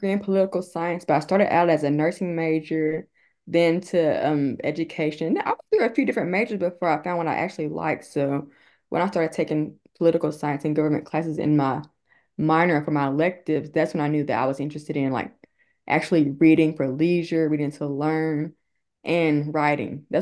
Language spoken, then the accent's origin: English; Calhoun, Georgia, United States; I'm from Calhoun, Georgia, born and raised. I'm 37.